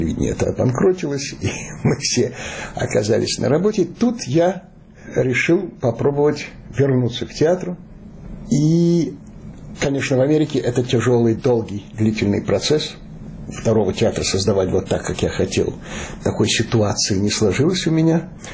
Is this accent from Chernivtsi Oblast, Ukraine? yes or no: yes; Chernivtsi, Chernivtsi Oblast, Ukraine; born there; Я родился на Западной Украине, в Черновцах.